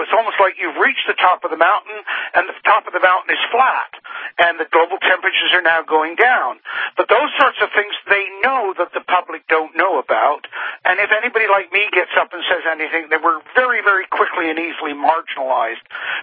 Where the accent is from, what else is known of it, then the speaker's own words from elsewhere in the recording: Canada; I know that as a Canadian. I hear it up here. And I know because I've got family in England